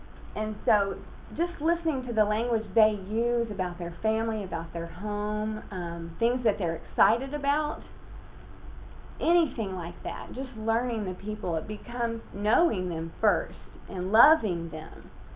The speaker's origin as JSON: {"language": "English", "region": "Arkansas", "country": "United States", "tie": "born or raised there", "said": "my English language, is formed by my family heritage, by my church heritage, by where I grew up in Arkansas."}